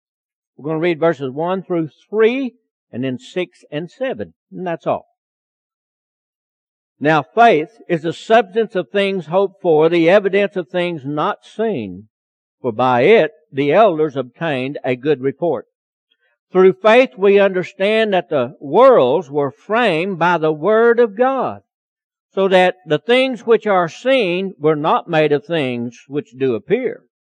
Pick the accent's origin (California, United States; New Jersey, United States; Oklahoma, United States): Oklahoma, United States; I'm from Sequoia County.